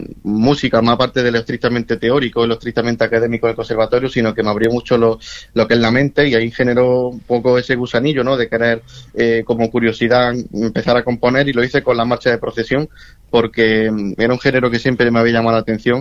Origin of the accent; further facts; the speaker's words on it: Montejícar, Andalusia, Spain; yo empecé como músico muy tempranito, a los 6 añitos, en la banda de mi pueblo